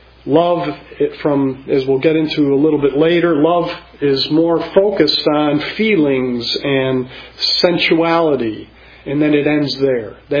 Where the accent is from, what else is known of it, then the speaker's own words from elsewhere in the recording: Illinois, United States; I grew up in Illinois, and they warned me about the coldness of the Northeast